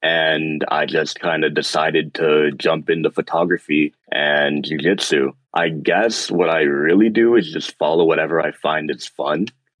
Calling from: Windsor, Ontario, Canada; All right. … I'm calling from Windsor, Ontario.

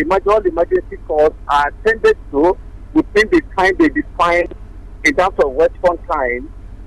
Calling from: Akure, Ondo, Nigeria; I'm calling from Akure.

